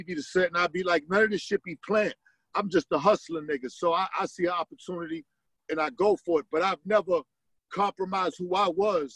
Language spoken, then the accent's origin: English; Boston, Massachusetts, United States; You know, I grew up in Boston where, you know, my father ran with a bunch of Italians and Irish guys, gangsters, mafia.